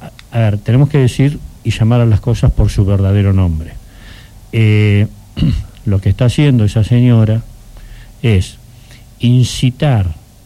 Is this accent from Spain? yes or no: no; Argentina; a mí como argentino, la verdad me da vergüenza que eso sea presidente